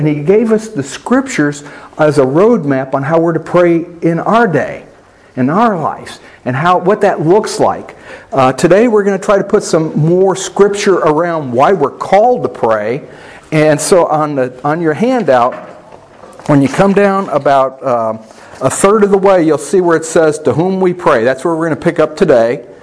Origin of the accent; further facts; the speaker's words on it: Oklahoma, United States; I'm from Oklahoma, so persimmon trees are just bitter and nasty and ucky, right?